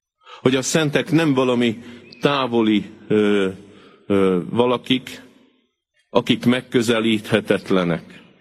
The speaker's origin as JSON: {"language": "Hungarian", "town": "Debrecen", "region": "Hajdú-Bihar", "country": "Hungary", "said": "ott, ahonnan én jövök, Debrecenben ott elég kevés van."}